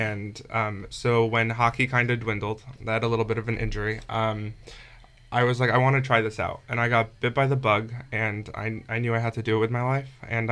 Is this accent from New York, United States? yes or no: yes; Brooklyn, New York, United States; born there; Well, I was born in Brooklyn, New York. First one in my family to be born here.